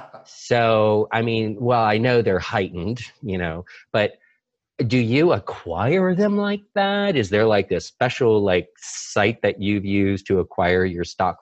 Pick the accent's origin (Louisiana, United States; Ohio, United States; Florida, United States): Florida, United States; And I'm from Florida, from Central Florida, between Tampa and Orlando.